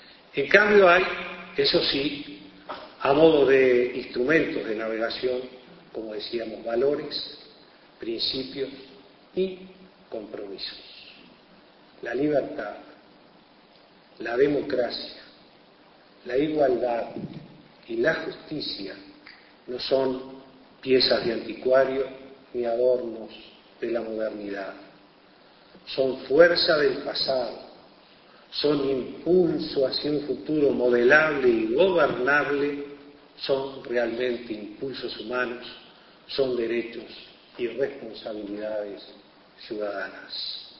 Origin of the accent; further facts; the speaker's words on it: Uruguay; todos quienes somos universitarios uruguayos